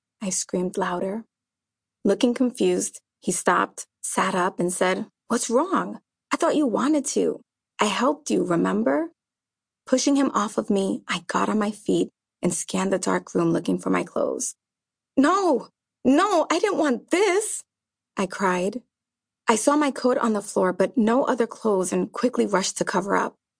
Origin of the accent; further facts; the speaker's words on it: New York City, New York, United States; I grew up in New York City, and over there we would have said, "Let's get lit," or "Let's meet up for drinks."